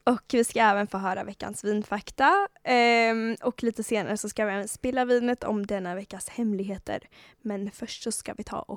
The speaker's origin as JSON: {"language": "Swedish", "country": "Sweden", "tie": "born there", "said": "jag är ju så här halvasiat. Och asiater vet ju alla att, jag är ju född i Sverige"}